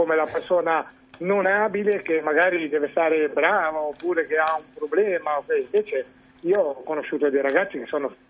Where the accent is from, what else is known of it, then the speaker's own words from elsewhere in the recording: Ventimiglia, Liguria, Italy; io sono di Ventimiglia, quindi sono uno dei pochi liguri